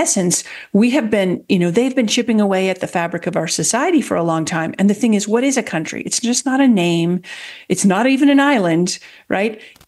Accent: United States; look, I'm American. I'm actually a British citizen as well, but I've lived back home in the U.S. for the last 15 years, 17 years.

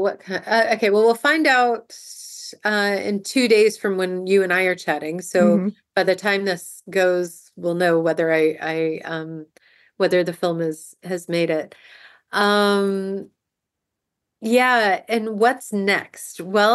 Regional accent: United States; I was raised in America, and I was raised with that whole stand on your own 2 feet, be an individual.

